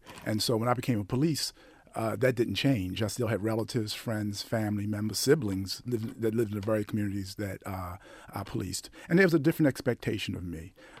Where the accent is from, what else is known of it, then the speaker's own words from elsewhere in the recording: Baltimore, Maryland, United States; I knew as a young African-American man growing up in Baltimore, I never wanted to be viewed as a sellout because I put the badge and the uniform on.